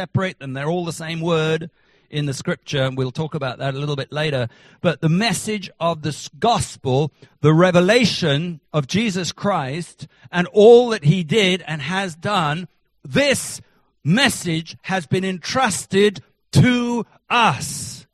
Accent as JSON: {"language": "English", "region": "England", "country": "United Kingdom", "tie": "born or raised there", "said": "I'm actually English, ho-ho, you can tell. But I was born and bred on a farm in the UK"}